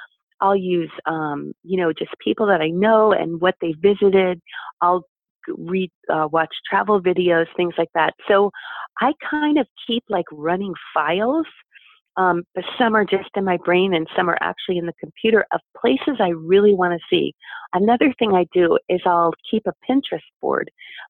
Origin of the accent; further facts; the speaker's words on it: Germany; I'm from Germany.